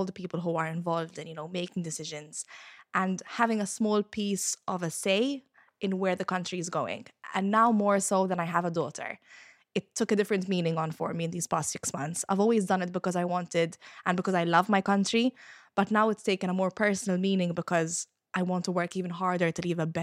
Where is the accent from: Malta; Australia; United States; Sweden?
Malta; Gzira; the local committee of the Labour Party in Gzira, which is my hometown.